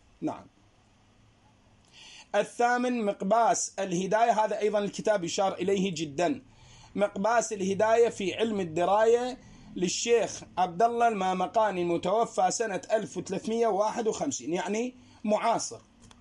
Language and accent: Arabic; Al-Hamzah al-Sharqi, Al-Qadisiyyah Governorate, Iraq; born there; بالمناسبة أنا مسقط رأسي هو الحمزة الشرقي